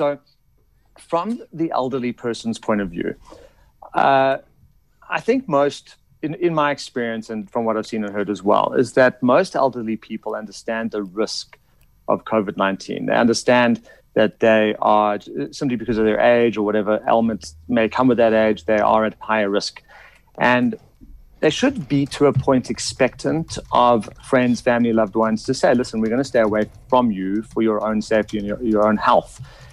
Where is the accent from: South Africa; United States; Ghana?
South Africa; Johannesburg, Gauteng; because I'm from Joburg, do you have people, loved ones that are still in Joburg?